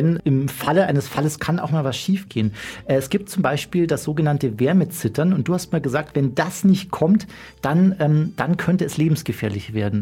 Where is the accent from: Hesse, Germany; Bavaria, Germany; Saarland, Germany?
Bavaria, Germany; Bergen; ich komme aus Bergen, Bernhaupten.